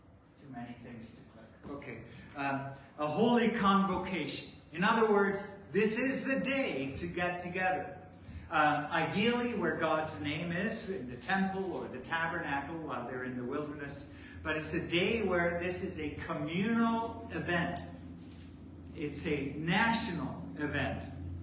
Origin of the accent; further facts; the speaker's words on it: Vancouver, British Columbia, Canada; also born or lived in London, United Kingdom; I grew up in Vancouver, Canada, and, you know, Jewish people there are more relaxed. But my wife and I spent 10 years in London serving with Chosen People Ministries.